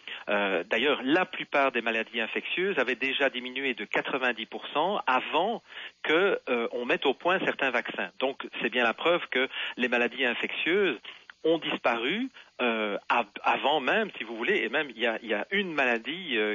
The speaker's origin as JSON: {"language": "French", "country": "Belgium", "moved": "yes", "lives_now": "Quebec, Canada", "said": "je suis un Belge émigré au Québec depuis 6 ans"}